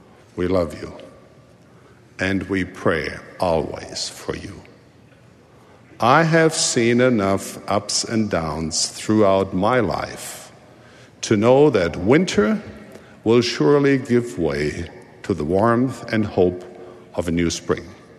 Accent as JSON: {"language": "English", "region": "East Germany", "country": "Germany", "accent": "East German", "said": "Because I was a refugee and because of my East German accent at the time, other children often made fun of me and called me names that deeply hurt."}